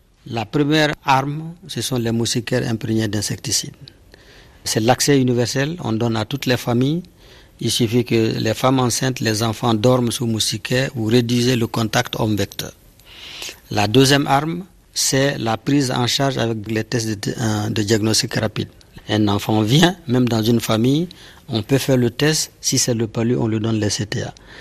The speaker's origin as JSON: {"language": "French", "town": "Manteuru", "region": "Mopti", "country": "Mali", "said": "Je viens du pays d'Ogon, d'un petit village qui s'appelle Manteuru, à peu près à 1000 km de Bamako."}